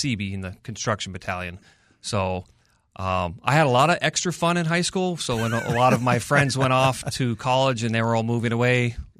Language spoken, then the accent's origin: English; Park Rapids, Minnesota, United States; So growing up in Park Rapids, had a great time up there.